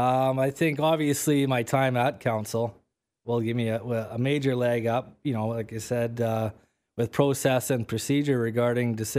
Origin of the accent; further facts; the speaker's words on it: Creston, British Columbia, Canada; being born and raised in Creston has been a big benefit because I got to meet a lot of people through my years in Creston.